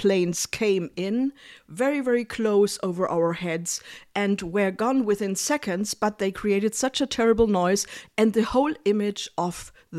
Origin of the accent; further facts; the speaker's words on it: Germany; English is a second language; now in Berlin, Germany; Yes, I'm from Germany. I live in Berlin.